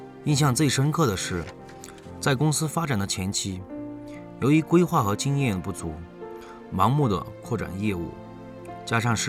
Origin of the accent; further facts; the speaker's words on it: Shilong, Sichuan, China; 我的家乡在梁山州冕宁县石龙镇，一个有着深厚红色文化底蕴的地方。